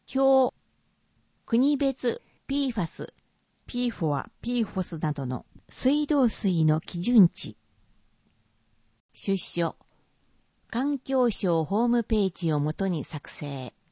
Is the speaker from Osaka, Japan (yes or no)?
no; Amakusa, Kumamoto, Japan; 私は熊本県天草の出身ということもあり、